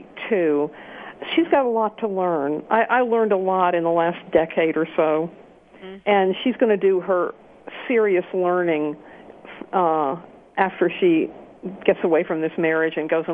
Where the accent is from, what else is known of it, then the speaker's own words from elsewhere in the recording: Louisiana, United States; It's about, I grew up in Louisiana, and it's about the Jim Crow South